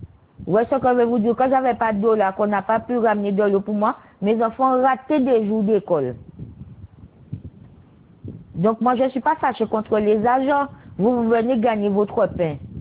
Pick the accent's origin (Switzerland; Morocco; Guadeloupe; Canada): Guadeloupe; Goyave; moi, je suis de Goyave. Et je suis la sœur du jeune schizophrène qu'ils avaient tué à Goyave.